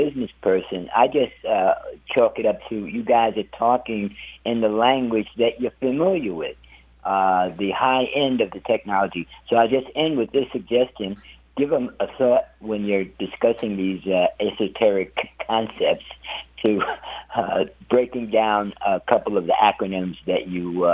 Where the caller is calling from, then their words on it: Brooklyn, New York, United States; I'm calling from Brooklyn.